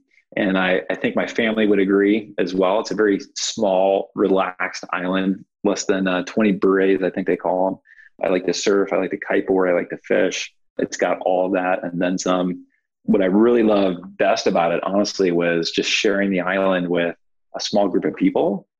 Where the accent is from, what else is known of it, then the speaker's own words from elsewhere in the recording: Midwest, United States; but really proud of the fact that I'm from the Midwest.